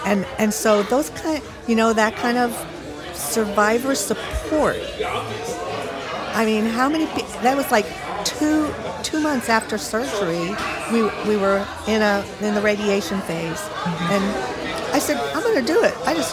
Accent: Austin, Texas, United States; I'm from Austin, Texas.

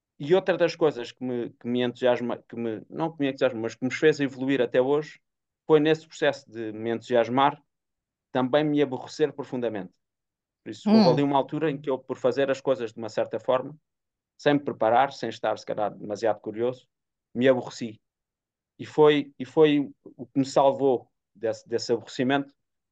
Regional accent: Lisbon, Portugal; now in Porto, Portugal; ou estava a morar no Porto, sou de Lisboa e fui morar para o Porto, e não conhecia ninguém

